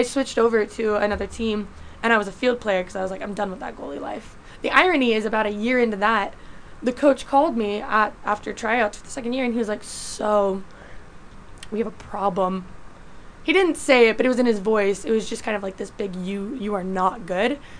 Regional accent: Utah, United States; Born and raised in Utah, I felt a good urge to go out of Utah.

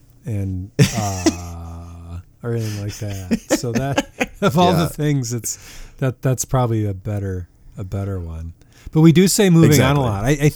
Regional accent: Iowa, United States; We did a lot of samples because, you know, we're from Iowa.

